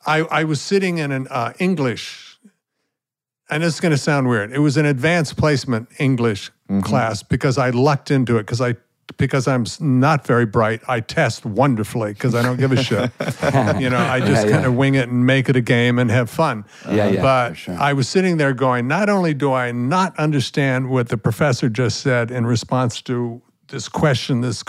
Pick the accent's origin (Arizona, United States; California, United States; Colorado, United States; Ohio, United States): Arizona, United States; Flagstaff; I came from Arizona, Flagstaff. All my friends were Hopi, Navajo kids and ranchers, sons and daughters, and galloping here and there